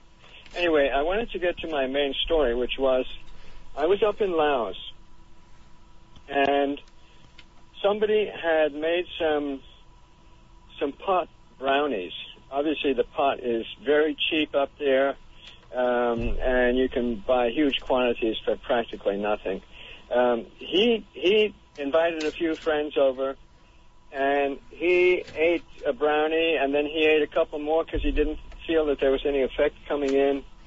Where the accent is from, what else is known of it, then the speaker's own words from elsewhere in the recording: India; I grew up in India.